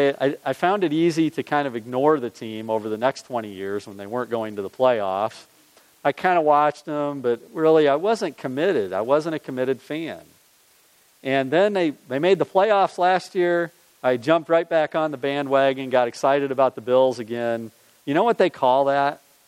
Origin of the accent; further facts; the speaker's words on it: Illinois, United States; I was born and raised in Illinois. I went to my first Cubs game when I was 10.